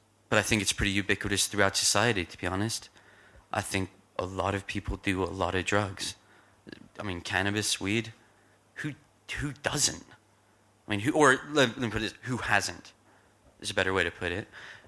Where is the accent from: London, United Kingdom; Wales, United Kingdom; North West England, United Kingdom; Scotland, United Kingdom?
London, United Kingdom; I grew up in North London. I don't sound like it. I grew up in Kentish Town.